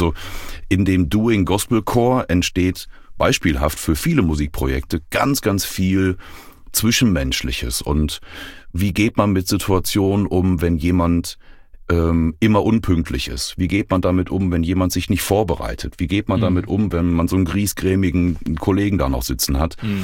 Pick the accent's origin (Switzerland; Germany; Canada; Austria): Germany; Dortmund, North Rhine-Westphalia; ich bin hier in Dortmund auch groß geworden, bei uns in der Baptistengemeinde, Christuskirche hier.